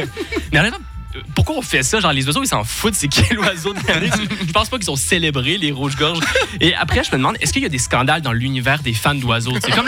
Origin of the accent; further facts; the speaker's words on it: Quebec, Canada; Honnêtement, moi, je trouve ça fou en tant que Canadien.